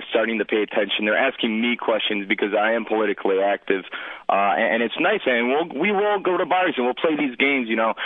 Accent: Cleveland, Ohio, United States; I'm from Cleveland. I go to Cleveland State. And I'm proud to be an Ohioan as well.

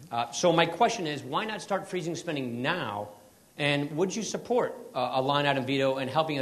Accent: Wisconsin, United States; I have a proposal with my home state Senator Russ Feingold, bipartisan proposal, to create a constitutional version of the line item veto.

